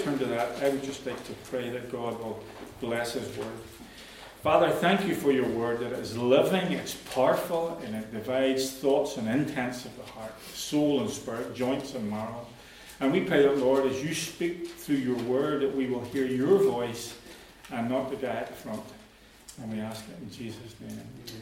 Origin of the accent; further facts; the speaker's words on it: Ireland; And we were all babbling away, as we do, being Irish, you know, chatting away over the top of each other and everything.